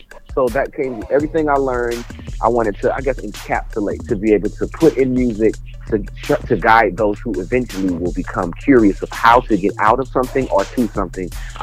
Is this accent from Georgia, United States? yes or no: yes; Savannah, Georgia, United States; also born or lived in Phoenix, Arizona; I flew to my grandmother in Savannah, Georgia. So I grew up in Savannah, Georgia.